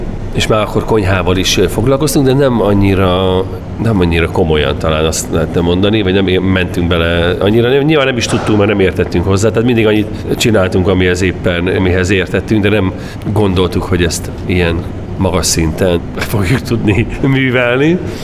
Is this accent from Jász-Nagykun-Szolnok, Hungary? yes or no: no; Encs, Borsod-Abaúj-Zemplén, Hungary; also born or lived in Italy; Szóval eltöltöttünk 3 évet Olaszországba, egy testvérvárosa lett, nem Encsnek a szülővárosunknak, hanem Szikszónak.